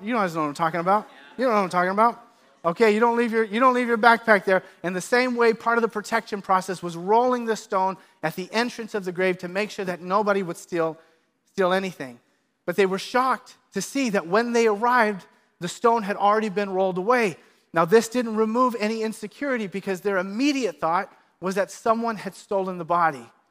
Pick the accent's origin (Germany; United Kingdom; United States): United States; Sunnyvale, California; Some of you know that I grew up in Sunnyvale. I'm from the Bay Area.